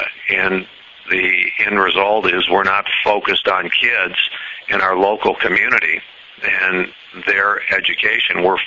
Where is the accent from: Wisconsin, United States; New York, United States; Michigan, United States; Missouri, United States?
Michigan, United States; Holland; if I'd ever find anybody from my hometown who would actually know the needs, the concerns of education in Holland, Michigan